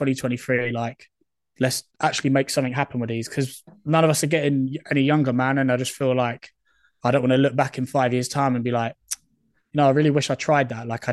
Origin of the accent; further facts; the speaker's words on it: East of England, United Kingdom; I was playing the under 18 circuit where I grew up in Essex.